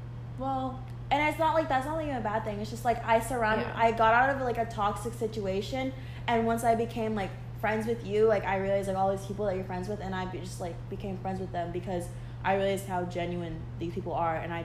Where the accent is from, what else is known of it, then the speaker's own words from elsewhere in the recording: Illinois, United States; In Illinois.